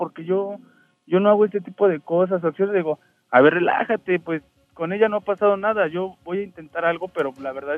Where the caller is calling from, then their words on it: Iztapalapa, Mexico City, Mexico; De Iztapalapa.